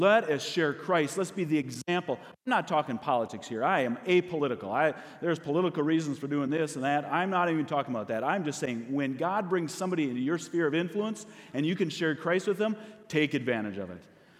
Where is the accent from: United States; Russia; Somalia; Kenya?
Russia; English is a second language; moved away; I came from Russia, so I have the other, probably number two, you know, most prejudiced against.